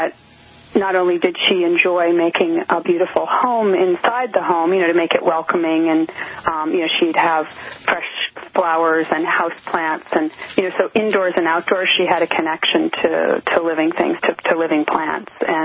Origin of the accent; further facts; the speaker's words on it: Douglaston, New York, United States; Well, I grew up in Douglaston, Queens, which is sort of where Long Island and New York City, it's like right on the border of the last town, one of the last towns in New York City, technically.